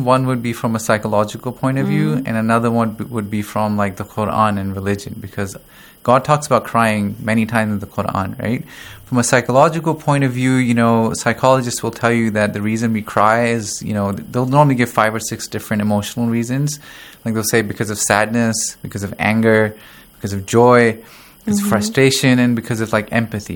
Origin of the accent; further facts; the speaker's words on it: Pakistan; moved away; I'm studying here in the Hoza. I'm studying psychology here, and I'm originally from Pakistan, but I've lived in different countries.